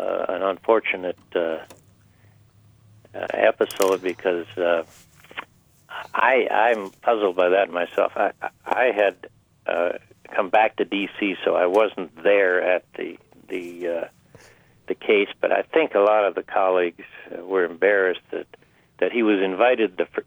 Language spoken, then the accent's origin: English; Minnesota, United States; You know, I'm a gopher, too, Sally. I grew up in Minnesota.